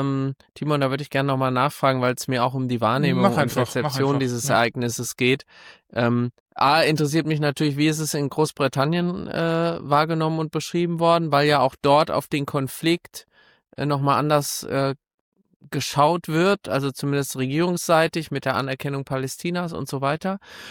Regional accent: Germany; Ich bin ja Deutscher

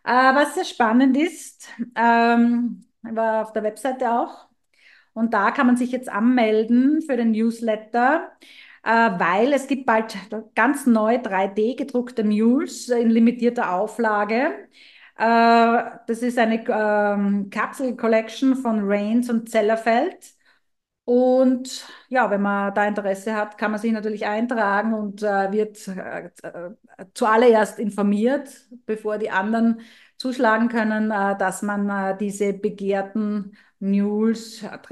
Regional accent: Graz, Styria, Austria; in meiner Geburtsstadt und Heimatstadt Graz

